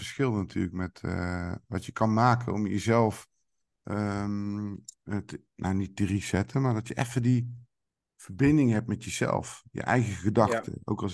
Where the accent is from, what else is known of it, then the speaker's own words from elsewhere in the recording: North Brabant, Netherlands; Maar als Brabander denk ik dan, ja, het is allemaal leuk wat jullie hier doen.